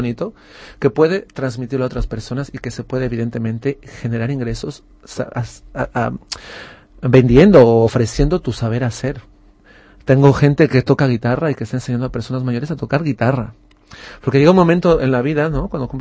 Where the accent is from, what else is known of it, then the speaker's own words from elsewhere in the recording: Bolivia; moved away as an adult; yo cuando vine aquí a estudiar, hice un máster, yo soy de Bolivia, por cierto